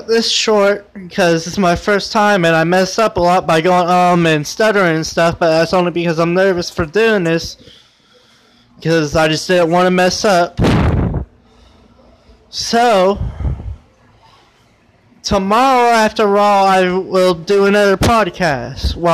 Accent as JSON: {"language": "English", "town": "Titusville", "region": "Florida", "country": "United States", "tie": "born or raised there", "said": "an indie wrestling company here near my hometown, near my hometown, Titusville, Florida, Atomic Revolution Wrestling."}